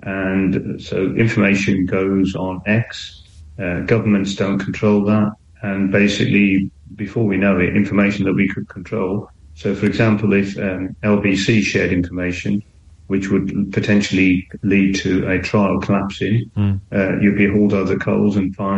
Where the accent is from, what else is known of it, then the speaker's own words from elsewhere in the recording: United Kingdom; born there; I'm British. You know, I was born here.